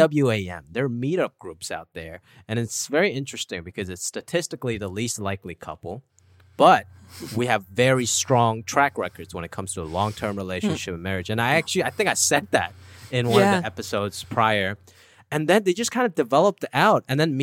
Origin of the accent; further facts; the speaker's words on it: Hong Kong; now in United States; I was an immigrant. You know, I came from Hong Kong